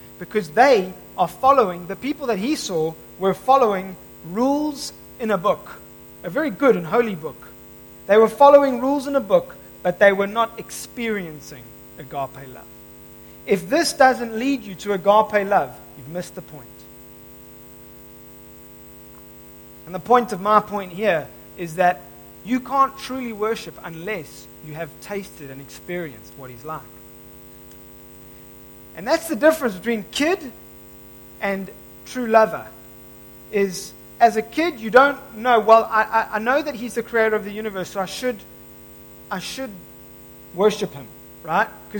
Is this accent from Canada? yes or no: no; England, United Kingdom; born there; I was born in England, you know?